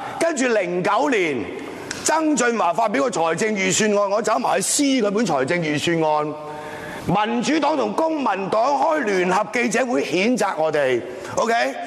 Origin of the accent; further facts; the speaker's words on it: Hong Kong; 我哋香港人争取一人两票